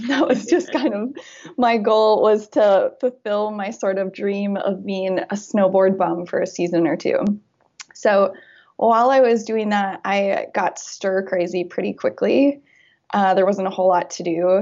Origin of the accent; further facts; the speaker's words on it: Minnesota, United States; So I'm originally from Minnesota, went to University of Minnesota and graduated with a major in strategic communications public relations.